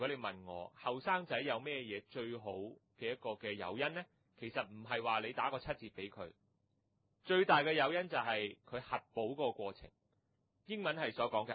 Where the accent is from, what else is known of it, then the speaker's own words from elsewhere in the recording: Hong Kong; 反而我覺得我哋香港人一個所謂自助餐嘅心態係可能比較貼切。